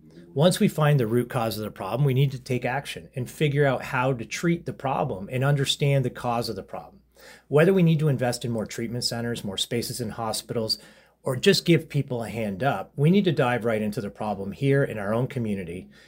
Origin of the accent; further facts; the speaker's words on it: Chatham, Ontario, Canada; born there; now in Leamington, Canada; Well, I was born in Chatham and I raised my family in Leamington.